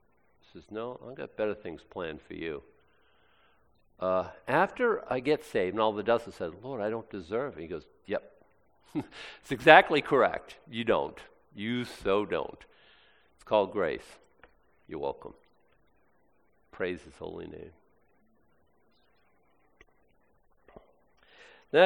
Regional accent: United States; I'm an American, okay?

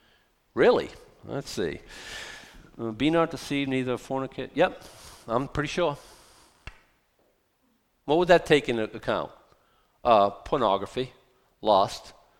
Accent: Boston, Massachusetts, United States; I grew up in Boston. I was, like, political.

